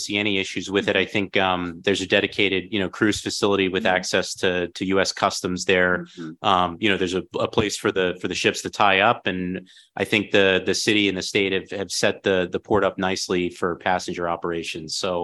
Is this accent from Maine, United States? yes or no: yes; Maine, United States; As a former merchant mariner, it's a great honor to be back in my home state doing this work that I love while being able to go home to my family every night.